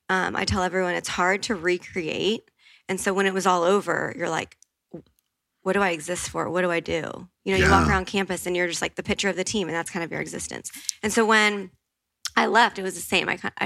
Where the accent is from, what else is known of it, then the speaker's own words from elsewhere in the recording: Bible Belt, United States; this isn't politically correct, but that we grew up, or I grew up in the Bible Belt, and we don't realize our community, and not everywhere is like that.